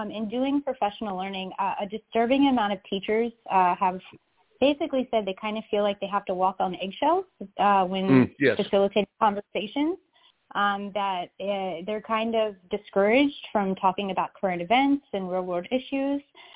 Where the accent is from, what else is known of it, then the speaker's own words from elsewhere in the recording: Virginia, United States; So, we're both kind of from rural parts of the U.S. I'm from Virginia.